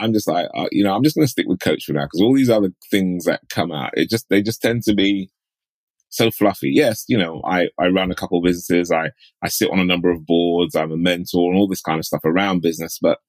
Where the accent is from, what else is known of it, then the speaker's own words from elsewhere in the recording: United Kingdom; there are some times where I will use self-deprecating humor around being British, being black, and what have you